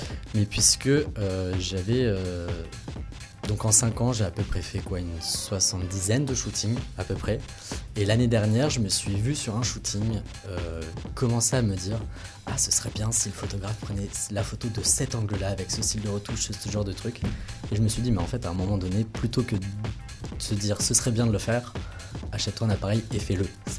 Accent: Normandy, France; now in Orléans, France; Je suis de Normandie, à côté de Caen.

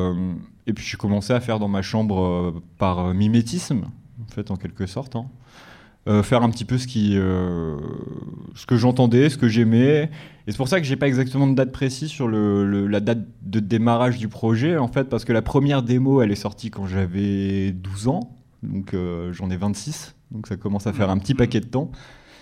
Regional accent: Île-de-France, France; On est de région parisienne, après j'ai vécu un peu partout pour être honnête, mais là actuellement j'habite à Paris.

